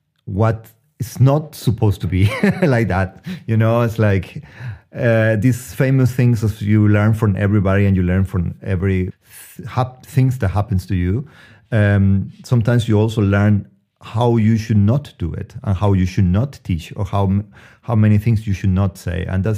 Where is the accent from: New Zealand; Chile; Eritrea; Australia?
Chile; Antofagasta; moved away as an adult; also born or lived in Santiago / United States / Germany; I was born in Santiago, but then I grew up in the north of Chile, in Antofagasta. Then I moved to Santiago. Then I was in the States, different 3 cities, and then Germany.